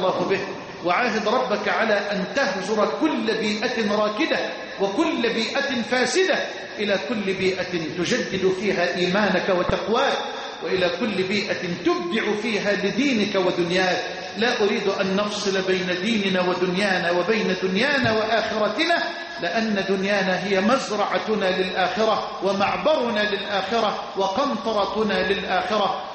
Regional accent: Egypt; بلدنا مصر

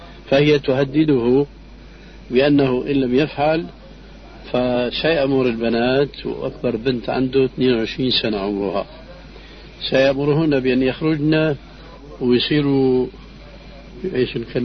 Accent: Syria; والعامة يقولون عندنا في سوريا الفرس من الفارس

